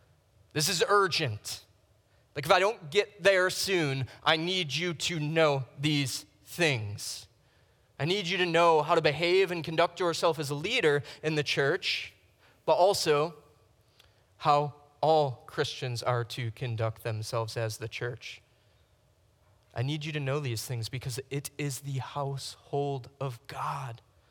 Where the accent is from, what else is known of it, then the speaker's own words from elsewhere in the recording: Buffalo, New York, United States; I grew up Catholic in South Buffalo.